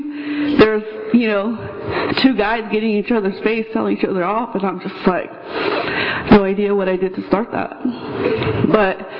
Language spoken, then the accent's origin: English; Porterville, California, United States; I'm from Porterville.